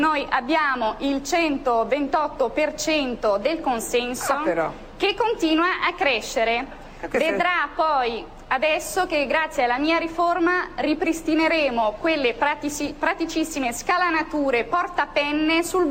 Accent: Calabria, Italy; Io sono di giù, ma va? Io sono calabrese, oh, ma l'ho detto.

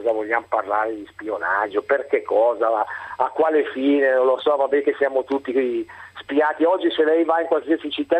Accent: Lecco, Lombardy, Italy; Non lo so come si dice a Roma, io sono di Lecco.

